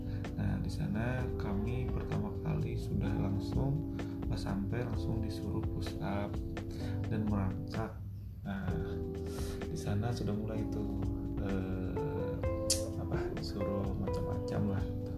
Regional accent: Banjarmasin, South Kalimantan, Indonesia; Apalagi gua orang Banjarmasin yang notabene nya di sini cuacanya nggak sedingin di Bandung.

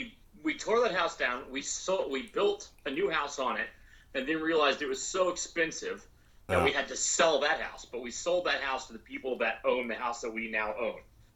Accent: Annapolis, Maryland, United States; also born or lived in Nebraska / Northern Virginia; So we ended up in Annapolis, in downtown Annapolis.

